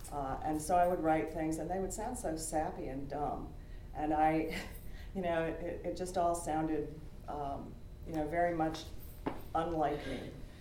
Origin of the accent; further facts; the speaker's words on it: Illinois, United States; I grew up in Southern Illinois and there was a little tiny hospital in our town. The town was maybe 25,000 people.